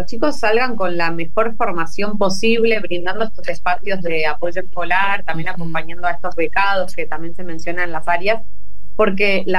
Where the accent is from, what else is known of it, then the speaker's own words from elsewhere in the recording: Buenos Aires, Argentina; now in Chaco, Argentina; yo soy de provincia de Buenos Aires, ahí me crié, estudié, nací y todo, y después, bueno, también porque necesitaba trasladarme, me mudé a Capital para estudiar y trabajar. Ahí pasé, digamos, los últimos años antes de venirme a vivir acá a Chaco.